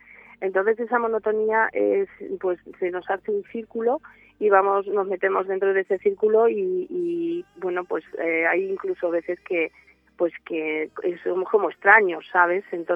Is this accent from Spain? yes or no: yes; Ciudad Real, Castilla-La Mancha, Spain; soy de aquí de Ciudad Real, tengo 54 años y bueno, pues tenemos dos hijas de 23 y de 14. Y bueno, pues estamos aquí viviendo de toda la vida